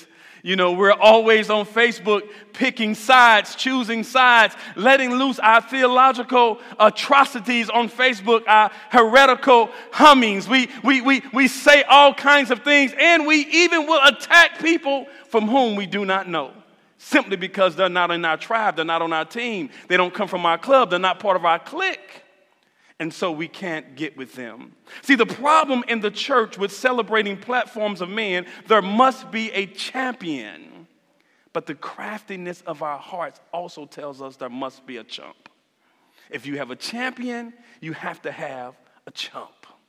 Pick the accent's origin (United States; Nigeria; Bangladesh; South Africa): United States; And especially being American, we're used to picking sides.